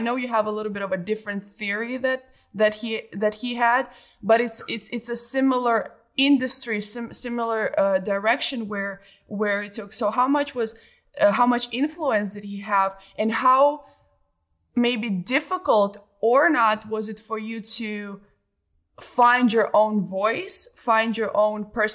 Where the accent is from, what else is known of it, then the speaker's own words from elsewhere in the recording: Belarus; You know, I grew up in Belarus, where brain training when I was growing up wasn't anywhere even really talked about.